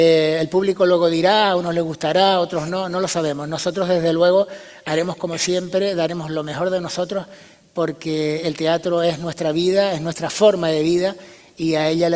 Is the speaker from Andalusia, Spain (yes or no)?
no; Tacoronte, Canary Islands, Spain; tanto Soraya como yo somos del norte de Tenerife, yo de Tacoronte, Soraya de Buenavista